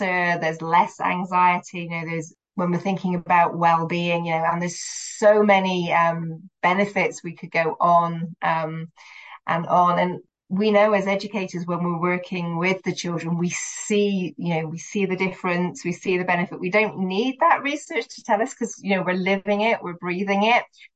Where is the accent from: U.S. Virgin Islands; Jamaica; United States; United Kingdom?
United Kingdom; You can tell from my accent if you don't know me that I'm a Brit